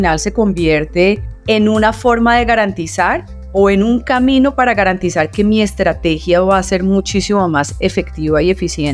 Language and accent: Spanish; Tunja, Boyacá, Colombia; born there; Mi origen, yo soy boyacense, nací en Tunja, y la verdad es que para mí ha sido, pues, tuve una infancia, la verdad, muy tranquila, espectacular